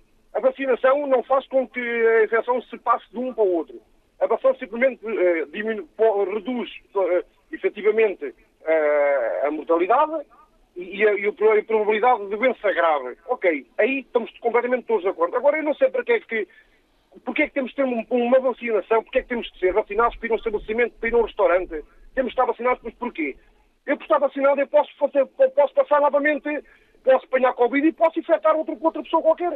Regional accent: Águeda, Aveiro, Portugal; eu sou daqui de Águeda, sou proteção estrita à Beira.

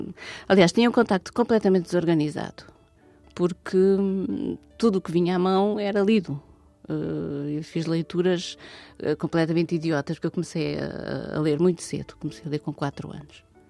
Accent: Mafra, Lisbon, Portugal; que a minha infância se passou em Mafra

